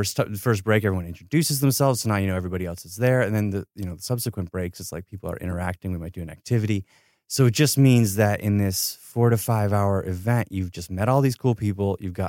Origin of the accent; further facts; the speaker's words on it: Ithaca, New York, United States; now in Los Angeles, United States; No, I grew up in Ithaca, New York.